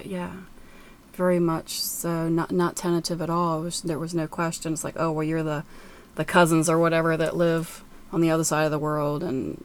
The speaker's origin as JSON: {"language": "English", "town": "Williamsburg", "region": "Virginia", "country": "United States", "tie": "born or raised there", "said": "No, I grew up in Williamsburg, Virginia."}